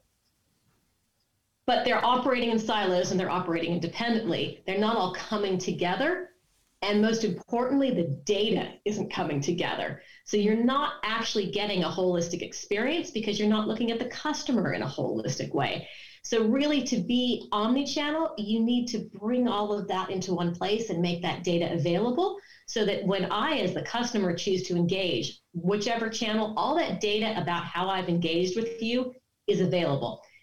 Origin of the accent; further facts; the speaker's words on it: California, United States; now in United Kingdom; And contrary to my accent, I'm a displaced Californian who's been living outside of London for the best part of 20 years.